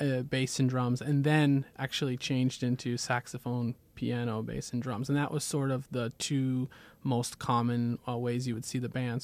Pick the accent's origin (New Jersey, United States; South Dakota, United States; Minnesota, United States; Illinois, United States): Minnesota, United States; Growing up in Minnesota, there's a drummer, Dave King, who is world-renowned